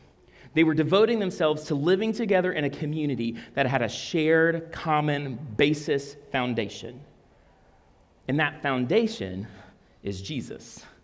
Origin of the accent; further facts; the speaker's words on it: Deep South, United States; So I grew up in church culture, right? I grew up in Deep South, grew up in a very small Southern Baptist church.